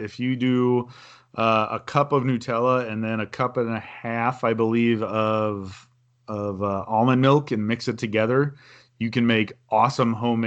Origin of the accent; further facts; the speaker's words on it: Wauwatosa, Wisconsin, United States; around here there is a like pretty well-known, place in my hometown, Wauwatosa.